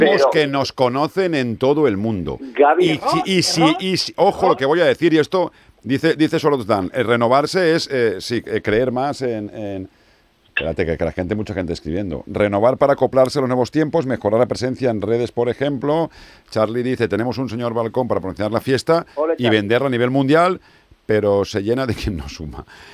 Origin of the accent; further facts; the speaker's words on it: Valencian Community, Spain; Y al final, soy valenciano, pero conoces las fallas